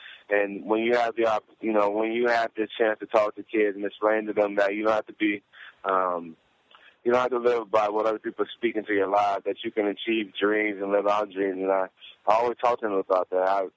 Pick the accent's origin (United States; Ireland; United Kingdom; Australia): United States; Las Vegas, Nevada; growing up in Las Vegas, Nevada. But we don't have a sports team.